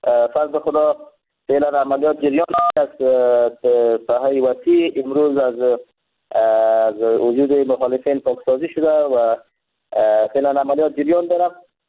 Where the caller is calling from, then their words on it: Kunduz, Afghanistan; از قندوز هستیم محترم.